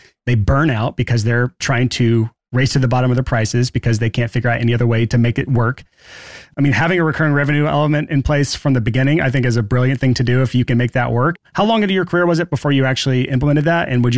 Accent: Alabama, United States; I'm from Alabama, so I can say this

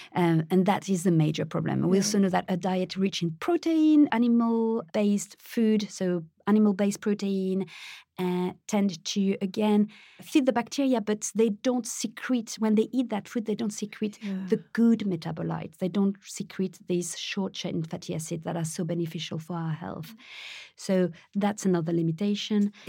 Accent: Paris, Île-de-France, France; I was born in France. I was raised in Paris.

